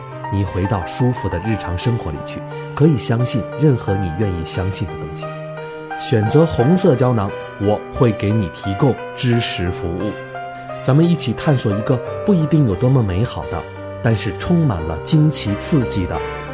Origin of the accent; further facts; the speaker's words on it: China; 用我们中国人熟悉的视角重新讲解